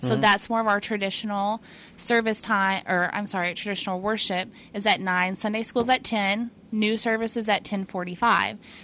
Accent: Missouri, United States; now in Xenia, United States; I am from the Boot Hill of Missouri.

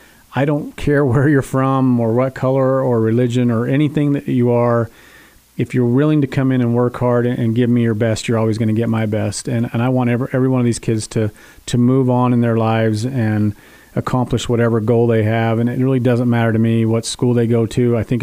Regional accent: Utah, United States; now in Carbon County, United States; I mean, obviously growing up in Emory County, And then coming over to Carbon County, where I've been, you know, my whole adult life up to this point

